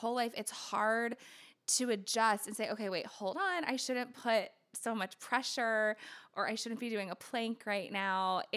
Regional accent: Missouri, United States; I love that. I'm from Missouri, not close, but, you know, we're kind

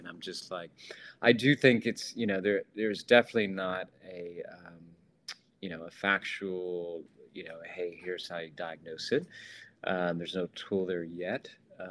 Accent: Tennessee, United States; Sure, I grew up in Tennessee on the horse farm.

